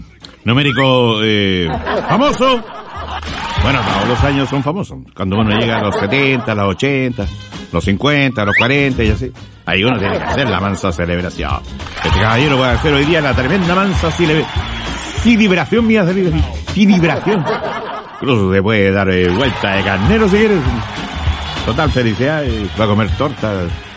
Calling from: Tomé, Biobío, Chile

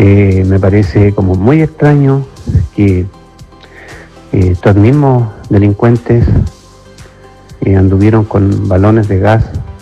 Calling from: San Rosendo, Biobío, Chile; Mire, soy vecino de San Rosendo y quiero hacer un llamado a los vecinos de San Rosendo

